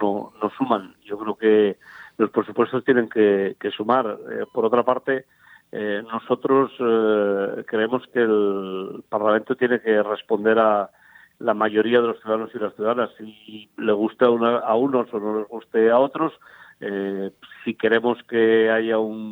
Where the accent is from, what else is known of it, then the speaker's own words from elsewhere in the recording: Asturias, Spain; Mi familia siempre trabajó en el campo. Yo soy de Asturias y me crié justamente en un minifundio